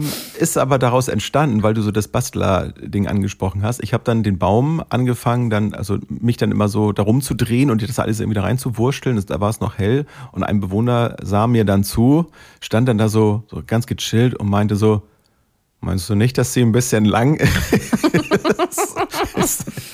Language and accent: German; Bad Segeberg, Schleswig-Holstein, Germany; Vielleicht ist es auch bei uns in Segeberg ein bisschen anders als hier.